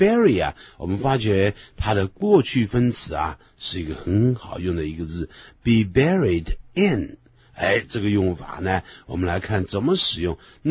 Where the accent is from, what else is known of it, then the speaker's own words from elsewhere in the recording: China; 不过我们中国人是无所谓了，对不对？